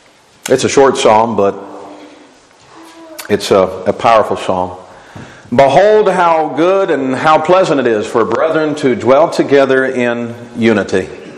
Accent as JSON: {"language": "English", "region": "Texas", "country": "United States", "lives_now": "Bellingham, United States", "said": "I'm up from Texas this week holding a gospel meeting at the church here in Bellingham."}